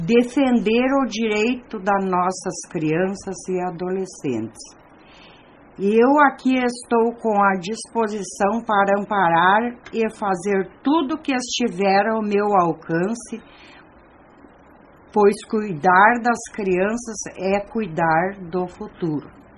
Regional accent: Serra dos Engenhos, Rio Grande do Sul, Brazil; now in Espumoso, Brazil; sou natural da Serra dos Engenhos e resido na cidade de Espumoso há 33 anos.

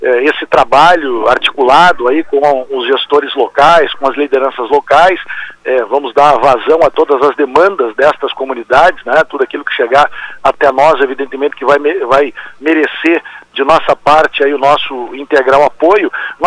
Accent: Santo Ângelo, Rio Grande do Sul, Brazil; eu fui prefeito da minha cidade, eu sou de Santo Ângelo, na região das Missões, por 8 anos.

